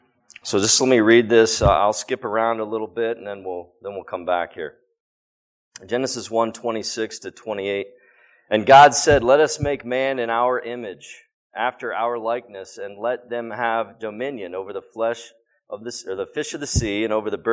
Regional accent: Pennsylvania, United States; moved away as an adult; I grew up in Pennsylvania, actually. Born in 74, so I'm 43 years old.

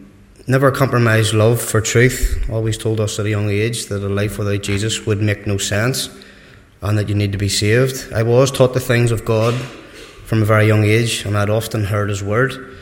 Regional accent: Newtownabbey, Northern Ireland, United Kingdom; I'm from Newton Abbey. I'm 25. I've been attending Abbots Cross Congregational for around a year and a half. I live just across the road in Abbots Cross.

